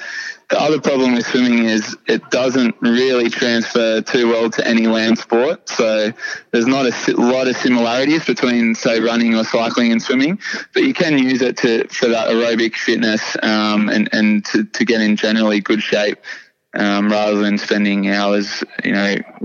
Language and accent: English; Port Macquarie, New South Wales, Australia; I know myself, I grew up in Port Macquarie and didn't really have much access or exposure to any professional swimmers.